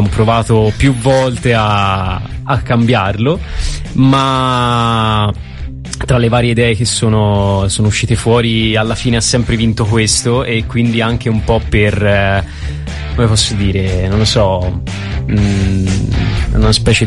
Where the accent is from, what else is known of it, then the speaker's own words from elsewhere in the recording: Prato, Tuscany, Italy; Sì, noi siamo di Prato.